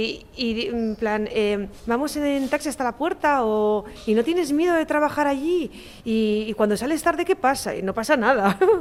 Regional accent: Erandio, Basque Country, Spain; yo soy de Erandio, pero hoy en día vivo también en la zona de Marzana.

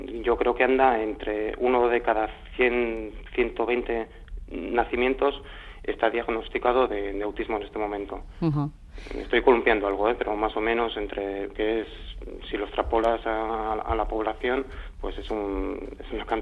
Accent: San Sebastián, Basque Country, Spain; yo soy donostiarra, en Donosti tenemos la suerte de tener

